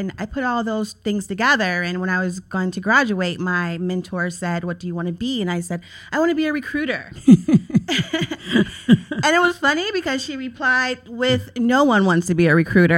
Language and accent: English; Cincinnati, Ohio, United States; moved away as an adult; I come from Cincinnati, Ohio. I've been here for about 13 years. I actually moved here to write business plans.